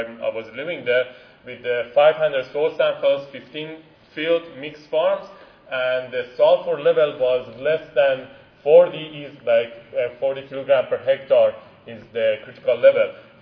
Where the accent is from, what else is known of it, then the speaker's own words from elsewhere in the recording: Atlantic Canada, Canada; I'm coming from the Eastern Canada, Atlantic Canada, which the seafood industry is big.